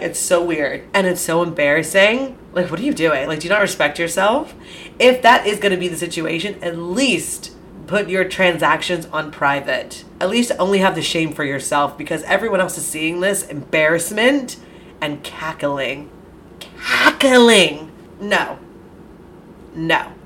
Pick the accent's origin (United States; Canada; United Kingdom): United Kingdom; England; I'm just very English. I think that's what it is to my core.